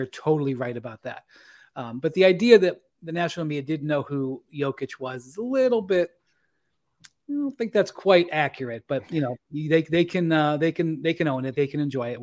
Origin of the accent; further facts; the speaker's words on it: Cleveland, Ohio, United States; also born or lived in Miami / New York; now in Omaha, United States; And, you know, I'm from Cleveland. I live in Omaha. You're not going to find somebody. I used to live in Miami, New York, and left both places.